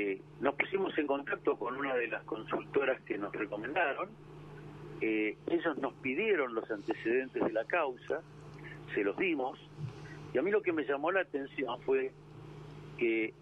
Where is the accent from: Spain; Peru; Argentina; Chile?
Argentina; Trelew, Chubut; No, yo estoy en mi pueblo, en Trelew, en la provincia de Cobut, yo soy de Trelew.